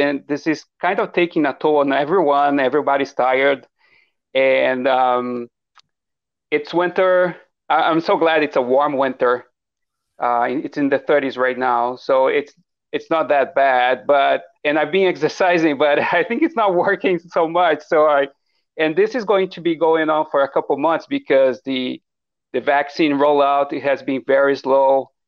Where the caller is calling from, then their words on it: Toronto, Ontario, Canada; Yeah, so I'm speaking from Toronto here in Canada.